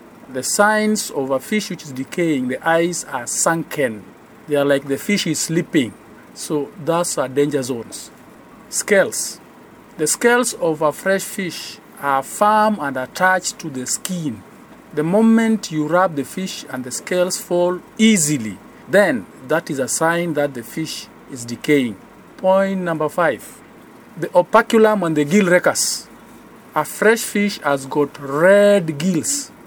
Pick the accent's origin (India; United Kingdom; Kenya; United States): Kenya; I'm a Kenyan.